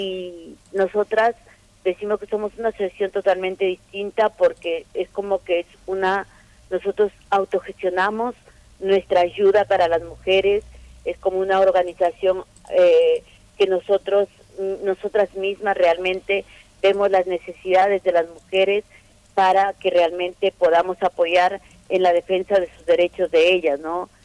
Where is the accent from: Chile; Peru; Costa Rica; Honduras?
Peru; now in Argentina; mi país está sangrando.